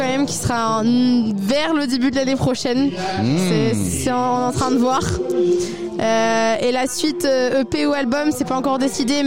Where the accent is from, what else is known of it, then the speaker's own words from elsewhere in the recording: Chaulieu, Normandy, France; also born or lived in Vire; Alors je suis née à Vire, mais j'ai grandi et je vis à Chaulieu. Et ça c'est une commune, toute petite commune, qui est dans la Manche, mais juste à côté du Calvados.